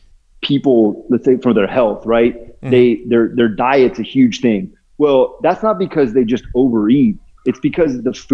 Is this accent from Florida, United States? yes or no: no; Long Beach, California, United States; I'm from Long Beach. I grew up around here.